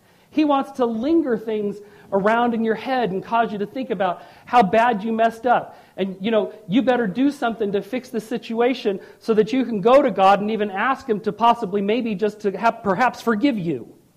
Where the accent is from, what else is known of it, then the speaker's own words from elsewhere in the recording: California, United States; I know, I grew up in Southern California. I can't say it without thinking that either, guys, okay?